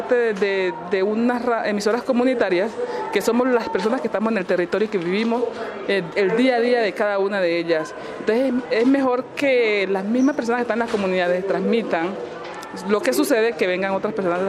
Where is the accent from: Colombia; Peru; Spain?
Colombia; Quibdó, Chocó; vengo del departamento del Chocó, municipio de Quibdó